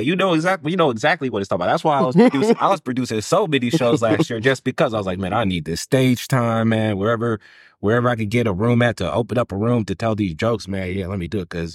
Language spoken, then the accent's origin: English; Yuba City, California, United States; I'm from Yuba City. I'm from Yuba City.